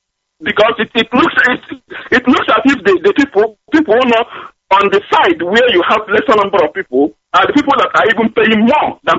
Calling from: Stavanger, Rogaland, Norway; I'm calling from the southwest coast of Norway, Stavanger.

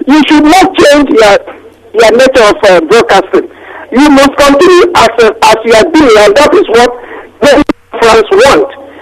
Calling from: London, United Kingdom; I'm calling from London.

